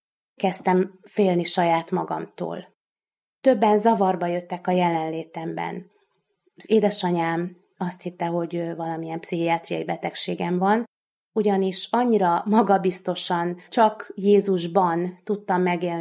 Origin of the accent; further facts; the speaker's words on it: Târgu Mureș, Mureș County, Romania; Marosvásárhelyen, Erdély szívében születtem. Nagyon nagy örömmel fogadott a családom, nagyon nagy szeretetben nőttem föl